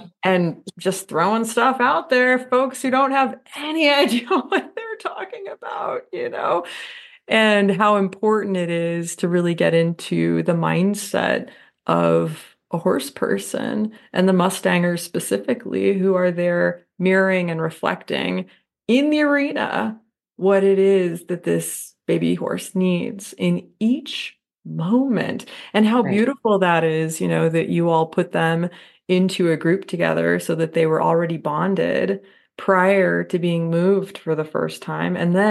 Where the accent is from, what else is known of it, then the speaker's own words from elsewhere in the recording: Santa Fe, New Mexico, United States; I grew up in Santa Fe, by the way. I don't know if you know that.